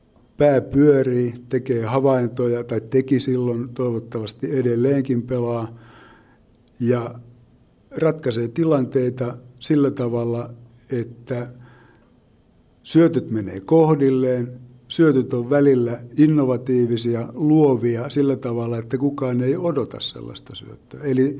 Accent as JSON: {"language": "Finnish", "town": "Seinäjoki", "region": "South Ostrobothnia", "country": "Finland", "said": "lähinnä nyt Hämeen alueella ja Seinäjoen alueella, koska sieltä olen kotoisin"}